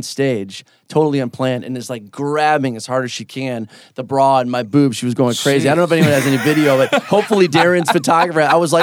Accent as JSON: {"language": "English", "town": "Detroit", "region": "Michigan", "country": "United States", "tie": "born or raised there", "said": "I grew up on the East Side, so I'm from Detroit."}